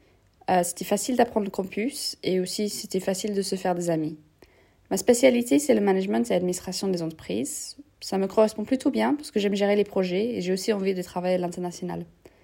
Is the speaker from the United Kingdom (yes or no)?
yes; England, United Kingdom; French is a second language; j'ai 23 ans et je suis anglaise.